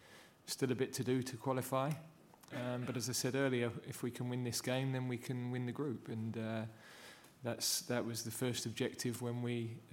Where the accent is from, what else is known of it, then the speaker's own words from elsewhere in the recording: England, United Kingdom; because I haven't followed it as closely, being an Englishman, as I'm sure the Welsh public have followed it.